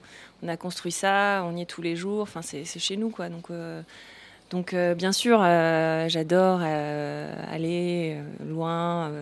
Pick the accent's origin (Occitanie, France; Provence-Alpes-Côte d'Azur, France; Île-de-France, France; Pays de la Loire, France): Île-de-France, France; Paris; Mon père est japonais, effectivement. Après, mon père, il a toujours, ça fait 40 ans qu'il est en France. Moi, j'ai grandi en France, à Paris. Enfin, clairement, au quotidien, je suis française, quoi. J'ai peu de lien avec le Japon